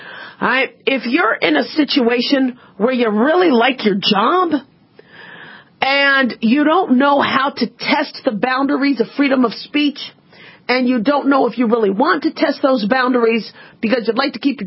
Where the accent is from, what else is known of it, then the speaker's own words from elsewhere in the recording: United States; born there; even though I was born in America, I'm a U.S. citizen